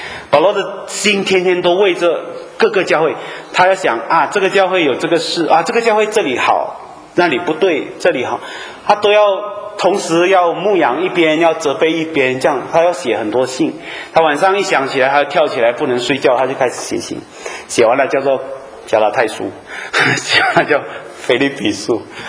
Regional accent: China; 就像我们中国人这样打一百大板

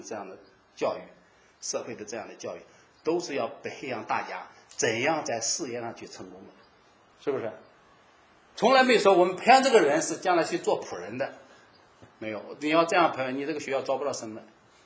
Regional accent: China; 我们中国人有一句俗话叫学而优则仕，对吧？

